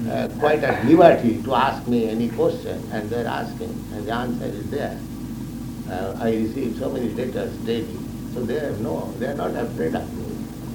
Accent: India; English is a second language; moved away; Because I came from India.

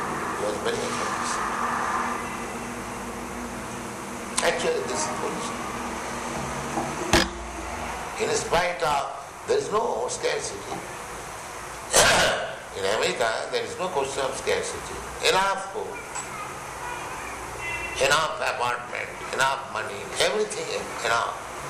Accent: India; Of course, I am Indian.

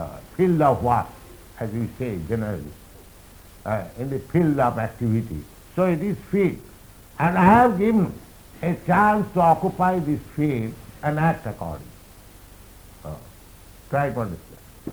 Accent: India; English is a second language; You are thinking more intimate relationship with him, and because I am Indian, he may not think more in such intimacy

